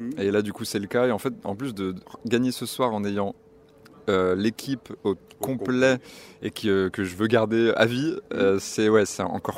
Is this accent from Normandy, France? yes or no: no; Lyon, Auvergne-Rhône-Alpes, France; Alors, je viens de Lyon.